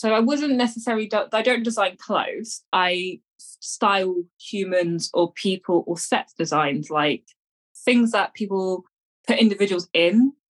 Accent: London, United Kingdom; I am from London, UK, England.

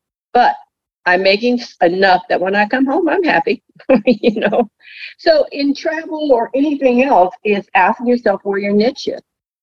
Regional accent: Kentucky, United States; You know, I grew up in Kentucky, and my father was a gym dandy, and he always loved to dance.

